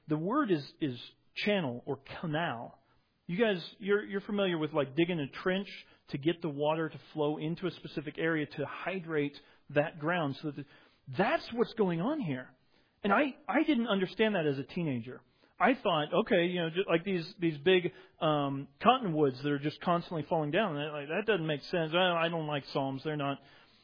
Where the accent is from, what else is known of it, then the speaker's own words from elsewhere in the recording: Midwest, United States; And for me personally, I grew up in the Midwest, and I got to go canoeing on the Merrimack River quite a bit.